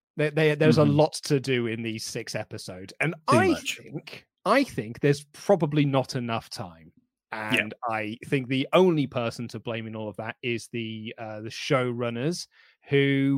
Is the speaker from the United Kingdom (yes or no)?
yes; West Midlands, United Kingdom; I'm from the West Midlands.